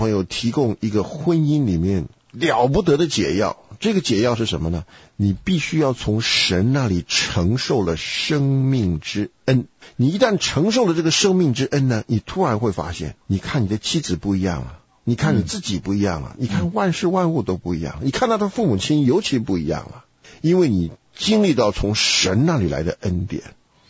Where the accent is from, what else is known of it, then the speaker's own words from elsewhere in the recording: China; 我们中国人不太懂得恩这个字